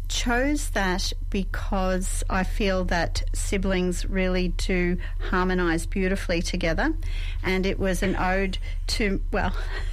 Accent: Caulfield, Victoria, Australia; born there; I was born in Caulfield.

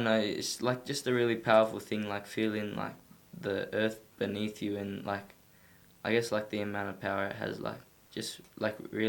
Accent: Darwin, Northern Territory, Australia; now in Mudura, Australia; I'm a proud Wonkamara and Kamilaroi boy. I was born in Darwin, and I lived there for about 11 years, and I moved to Mudura 4 years ago to be closer to country, and most of my mob's down here

